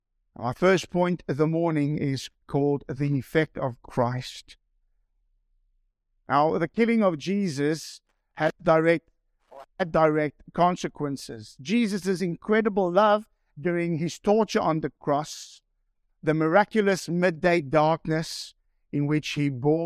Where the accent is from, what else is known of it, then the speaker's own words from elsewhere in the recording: South Africa; I'm a South African rugby reporter, rugby supporter.